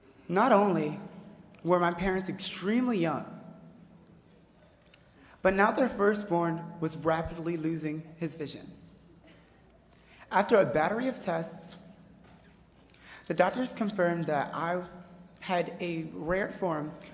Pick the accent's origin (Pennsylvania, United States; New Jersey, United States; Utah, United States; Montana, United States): New Jersey, United States; Paterson; born there; I was born in Paterson, New Jersey.